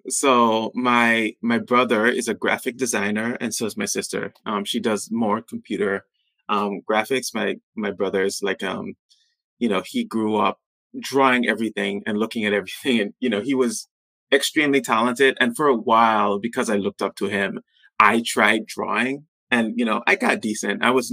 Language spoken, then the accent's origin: English; St. Thomas, U.S. Virgin Islands; You know, growing up on St. Thomas, you know, it's only, you know, 38 square miles.